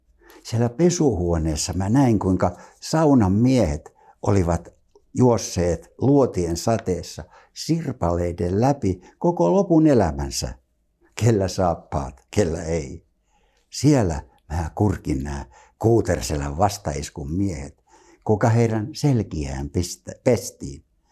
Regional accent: Tampere, Pirkanmaa, Finland; born there; minä olen syntynyt Pispalaan ja Pispalassa oli yhteiset saunat

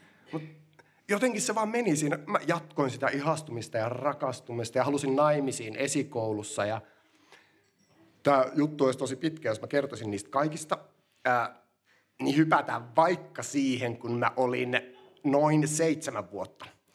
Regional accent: Parikkala, South Karelia, Finland; born there; now in Turku, Finland; asun Turussa, oon syntynyt Itä-Suomessa Parikkalassa, etsin pikkasen uutta kotipaikkaa ja en puhu Turun murretta, mutta puhun siis, saatan välillä sanoa, että mä ja mä saatan välillä sanoa, että mie.

